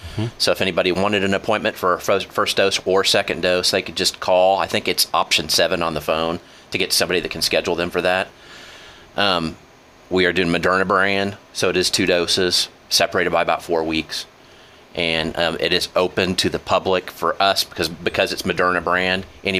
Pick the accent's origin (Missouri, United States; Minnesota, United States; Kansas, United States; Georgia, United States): Kansas, United States; Coffeyville; I grew up here in Coffeyville from about first grade on.